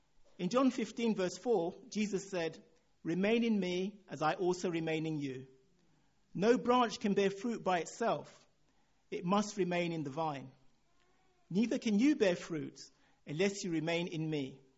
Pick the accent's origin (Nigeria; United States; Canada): Nigeria; accent: Nigerian; as you've guessed from my accent, my background is Nigerian.